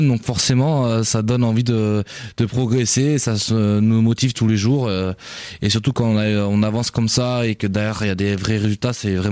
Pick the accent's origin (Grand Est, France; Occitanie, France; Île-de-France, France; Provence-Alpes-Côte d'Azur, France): Occitanie, France; Colomiers; je suis de Colomiers. J'ai formé à Colomiers, donc c'est pas très loin.